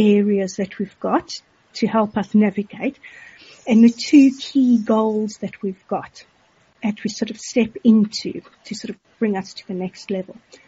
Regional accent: South Africa; growing up in South Africa, some days do feel like a desert.

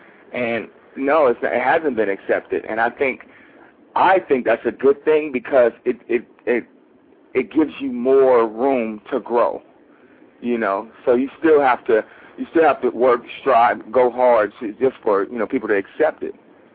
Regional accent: Compton, California, United States; this is where I'm from. You know, I'm from Compton, California.

